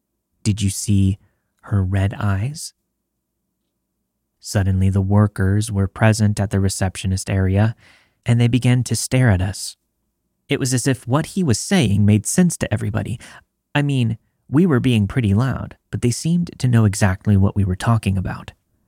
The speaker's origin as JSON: {"language": "English", "country": "India", "said": "This happened when I was in Delhi, India. I'm an Indian girl, and I was 14 years old at the time."}